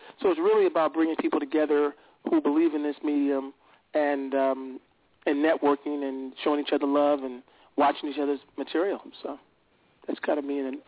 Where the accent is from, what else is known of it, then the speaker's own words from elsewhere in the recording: Los Angeles, California, United States; but I will say that I'm from Los Angeles, and I've been in the business for about a little over 20 years